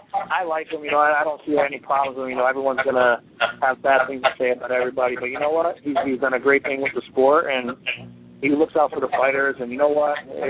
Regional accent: Paterson, New Jersey, United States; Growing up, I didn't have a lot, and I'm from Paterson, New Jersey, so kind of a tough city.

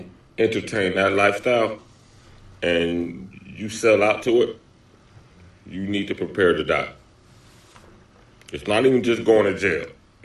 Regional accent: Los Angeles, California, United States; But I grew up in Los Angeles, and shout out to my mother and my father.

